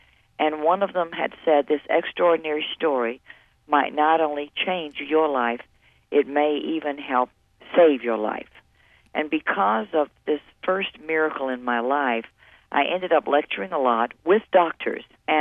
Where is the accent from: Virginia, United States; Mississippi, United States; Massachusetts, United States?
Mississippi, United States; born there; Yeah, I was born in Mississippi. Daddy was a veterinarian, and I traveled through five states with him for his products.